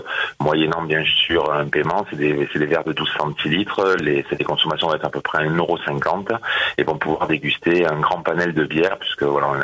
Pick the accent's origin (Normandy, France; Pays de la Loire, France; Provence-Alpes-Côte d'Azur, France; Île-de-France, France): Provence-Alpes-Côte d'Azur, France; Carpentras; Déjà, je suis natif de Carpentras.